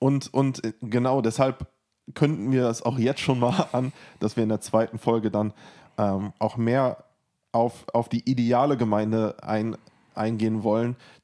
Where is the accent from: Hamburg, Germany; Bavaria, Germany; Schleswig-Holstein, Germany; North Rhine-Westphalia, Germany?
North Rhine-Westphalia, Germany; Espelkamp; Ich komme ja hier aus Espelkamp.